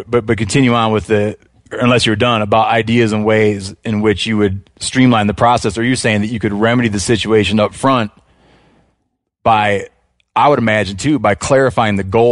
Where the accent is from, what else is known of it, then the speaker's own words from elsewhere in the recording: Michigan, United States; They're not doing fantastic in the southern portion of my home state of Michigan, which is absent of them.